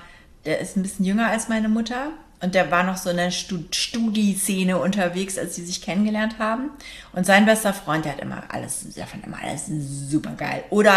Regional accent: Berlin, Germany; als ich damals aufgewachsen bin im Prenzlauer Berg.

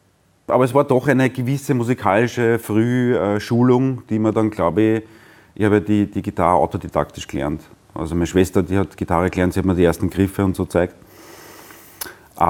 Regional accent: Prottes, Lower Austria, Austria; also born or lived in Vienna; Geboren bin in Wien und aufgewachsen in Brottes im Weinviertel.

